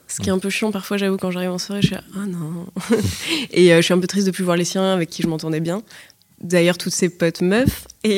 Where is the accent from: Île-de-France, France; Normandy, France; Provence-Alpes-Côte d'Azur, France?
Île-de-France, France; Paris; je suis née, grandie à Paris